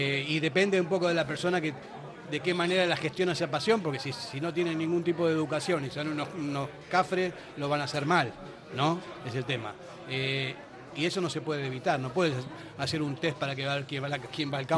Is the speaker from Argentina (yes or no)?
yes; Argentina; Y yo siendo argentino me decían de todo también.